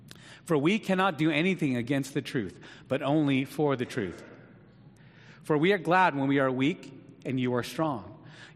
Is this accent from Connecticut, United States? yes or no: no; Newark, New Jersey, United States; Now, you know, growing up in Newark, some of you guys might know this name, Ron Johnson.